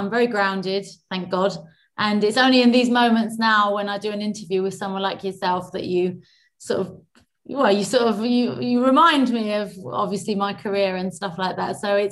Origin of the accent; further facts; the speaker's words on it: United Kingdom; Happy hour. That's right. I'm British.